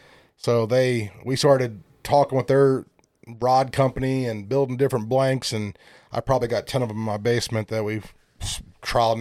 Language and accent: English; United States; Born and raised on the Mississippi River, so I've been known to catfish.